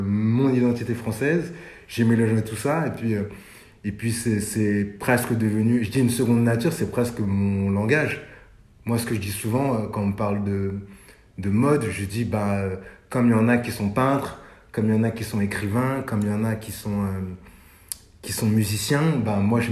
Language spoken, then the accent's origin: French; Sarcelles, Île-de-France, France; j'ai grandi en cité, à Sarcelles, dans le Val d'Oise.